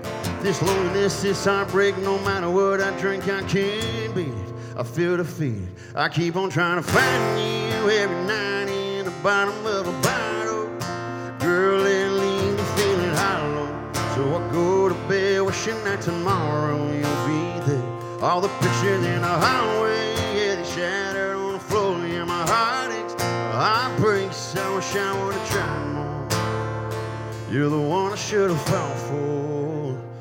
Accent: Ruston, Louisiana, United States; y'all, and I'm from Ruston, Louisiana, and these guys right here are my buddies

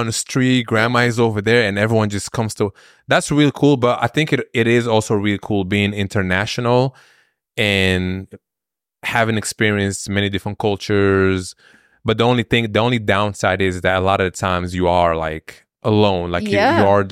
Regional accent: Belgium; Anytime I hear someone's from Europe, I tell them that I grew up in Belgium.

